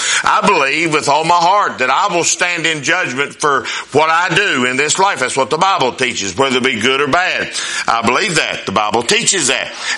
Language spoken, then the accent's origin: English; Winona, United States; There's a family where I was raised in Winona.